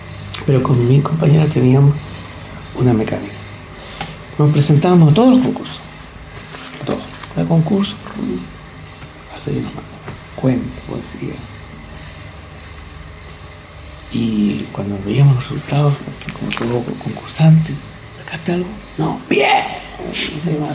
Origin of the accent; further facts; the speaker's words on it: Chile; Soy los chilenos, y me dan tanto cariño. Somos un pueblo tan hermoso, tan contradictorio como todos los pueblos.